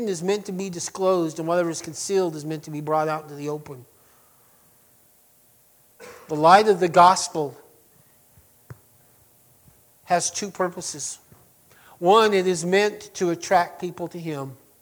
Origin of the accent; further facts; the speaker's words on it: Berlin, United States; Growing up in Berlin, some of you might remember this.